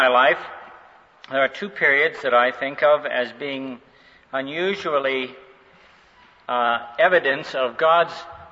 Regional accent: Colorado, United States; born there; also born or lived in Alaska / Seattle; Then we moved to Colorado, and I was born in Colorado, so both of us have returned to our original points of entry.

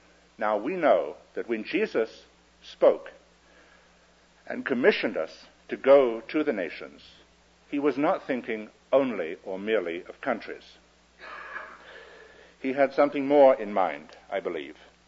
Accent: England, United Kingdom; I'm English, my country is England, and I speak English.

